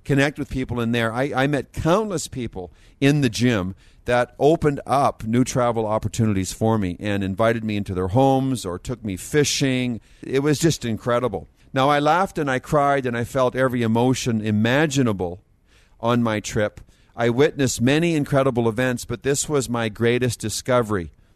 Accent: Canada; And I come from Canada.

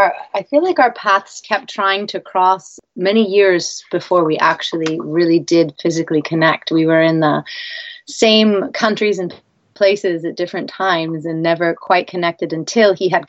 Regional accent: New York, United States; So yeah, we met down in Las Vegas, but I'm originally from New York

